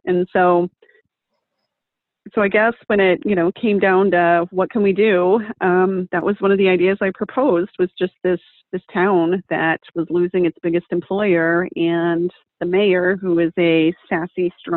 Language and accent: English; Texas, United States; I mean, I grew up in Texas. I love everything about just kind of, you know, rustic kind of ranch farm.